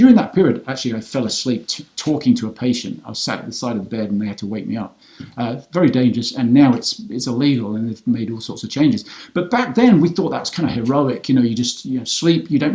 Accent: England, United Kingdom; now in United States; I grew up in England, I really struggle with this.

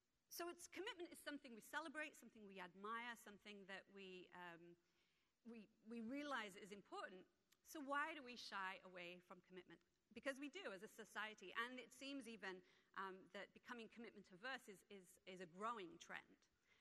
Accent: England, United Kingdom; I'm from England

